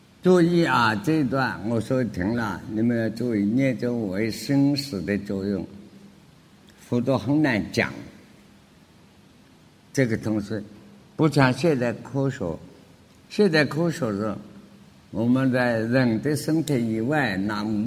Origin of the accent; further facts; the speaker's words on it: China; 我们中国人叫气